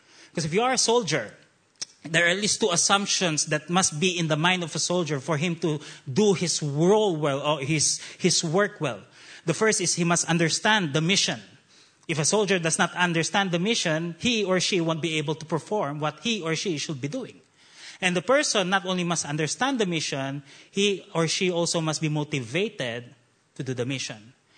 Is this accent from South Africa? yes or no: no; Philippines; And once again, I'm from the Philippines.